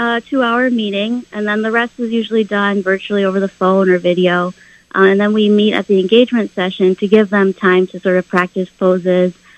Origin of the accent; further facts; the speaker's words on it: Stamford, Connecticut, United States; also born or lived in Westchester; I'm from Stamford, Connecticut, originally Westchester, but a lot of our client base was in Greenwich